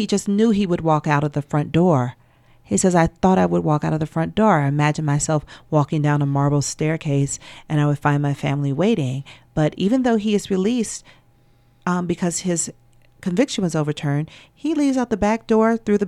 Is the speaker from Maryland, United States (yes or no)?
no; Atlanta, Georgia, United States; now in Brooklyn, United States; Well, I'm born and raised in Atlanta. I graduated from Spelman College like Celestial did. Atlanta is my natural habitat. I am at home only when I am there. And I live in New York now. I live in Brooklyn.